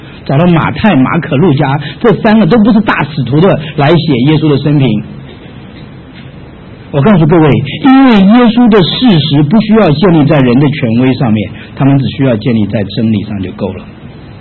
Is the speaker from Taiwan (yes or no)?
no; China; 圣经说世人的犯了罪亏欠了神用，我们中国人讲的吧，人非圣贤孰能无过